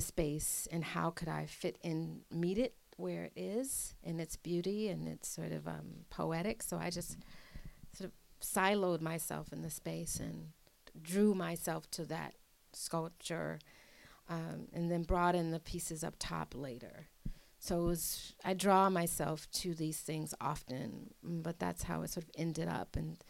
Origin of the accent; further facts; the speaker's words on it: Chicago, Illinois, United States; And as you know, I grew up in Chicago. So I was quickly reminded that, you know, I grew up by a lake and now I'm growing by a mountain.